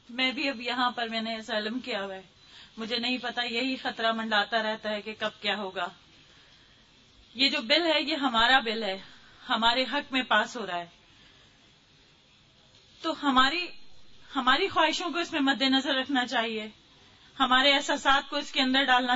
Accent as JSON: {"language": "English", "country": "Pakistan", "moved": "as an adult", "said": "I am from Pakistan. I am from Shia Muslim. When I came here, I was here in America and with my children."}